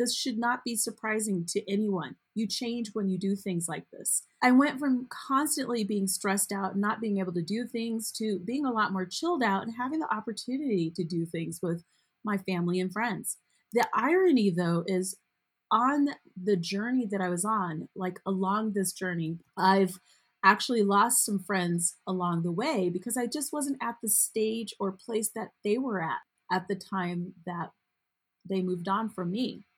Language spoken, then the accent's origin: English; United States; As an American, it has also been one of the most heartbreaking and honestly disappointing experiences that I've had as a citizen of this country. And that's saying something because I am Black.